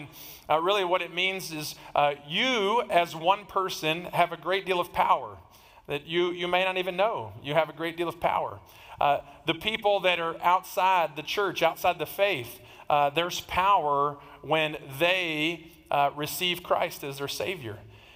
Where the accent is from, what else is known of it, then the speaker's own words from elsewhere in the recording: Texas, United States; But we're Texan, so we'll say Cephas, okay?